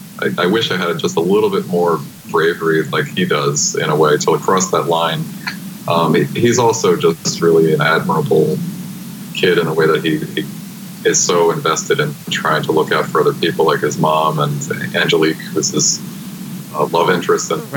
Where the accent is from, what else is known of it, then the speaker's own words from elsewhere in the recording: New York, United States; Like the kids that are growing up on Long Island like I did